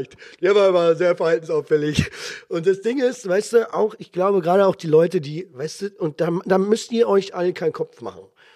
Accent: Berlin, Germany; bei uns in Berlin ist es so, dass wir, weiß ich auch nicht, woher das kommt, dass wir 6 Jahre Grundschule haben.

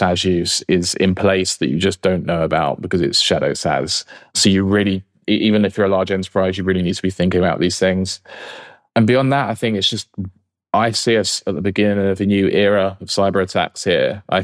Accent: United Kingdom; I'm British

